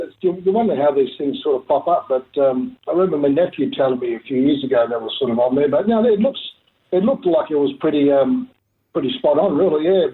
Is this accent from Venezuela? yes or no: no; Bunbury, Western Australia, Australia; growing up in Bunbury and playing on I played all my junior footies at Maris Junior Footy Club